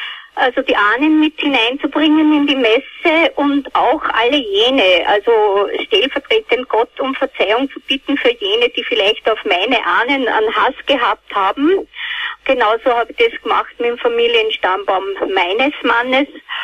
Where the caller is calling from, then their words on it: Geinberg, Upper Austria, Austria; ich komme aus Geinberg in Oberösterreich.